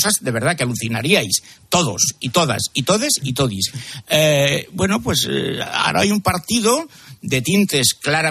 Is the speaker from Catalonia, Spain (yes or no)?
yes; Catalonia, Spain; como catalán y español, a mí me duele muchísimo que seamos una anomalía